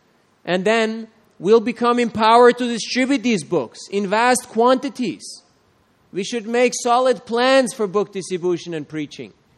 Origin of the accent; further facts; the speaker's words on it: Switzerland; I come from Switzerland, from the mountains